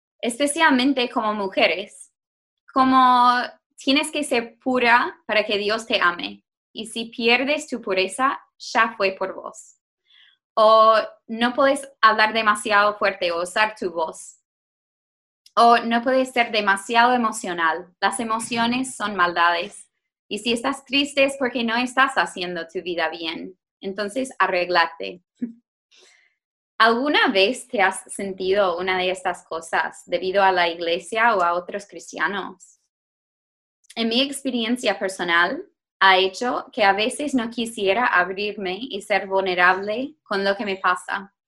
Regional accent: United States; Spanish is a second language; moved away as an adult; now in Uruguay; yo vivo acá en Uruguay, como Ire dijo … pero como pueden notar seguro, no soy de Uruguay, soy de Estados Unidos. Y vine hace casi 5 años a trabajar con una organización cristiana

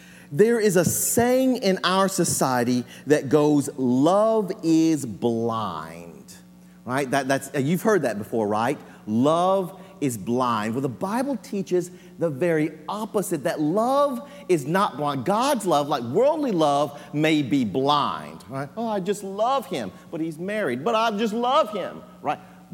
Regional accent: Tennessee, United States; because there's no tumbleweed where I grew up in West Tennessee.

